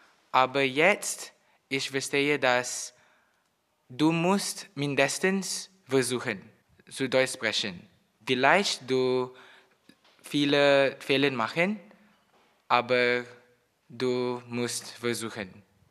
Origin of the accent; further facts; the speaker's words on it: Malaysia; German is a second language; Ich komme aus Malaysia. Mein Geburtsjahr ist 2001. Ich bin 16 Jahre alt.